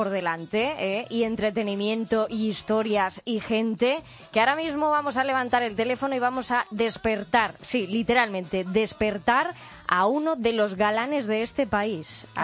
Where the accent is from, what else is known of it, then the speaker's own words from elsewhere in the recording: Asturias, Spain; Porque es el eterno galán, es asturiano de mi tierra